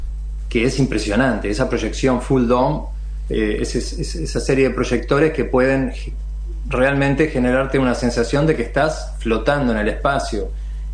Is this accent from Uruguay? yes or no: yes; Uruguay; moved away; el Uruguay, ¿no? Mi país de origen, en el que tengo tantas referencias que formaron parte de mi vida